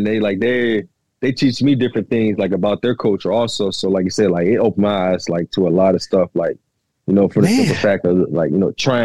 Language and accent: English; Richmond, Virginia, United States; like I grew up in Richmond, Virginia, bro.